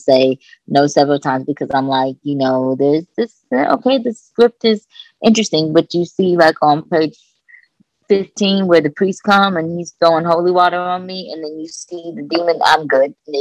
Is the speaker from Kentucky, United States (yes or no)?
yes; Kentucky, United States; So, like I said earlier, I'm from Kentucky.